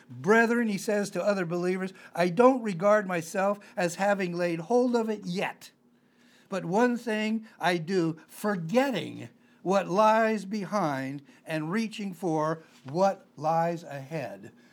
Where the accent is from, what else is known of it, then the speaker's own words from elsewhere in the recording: Pennsylvania, United States; born there; also born or lived in California / New Mexico; now in Portland, United States; I was born in Pennsylvania, and then I went all around the country, ended up in California, and then ended up in New Mexico.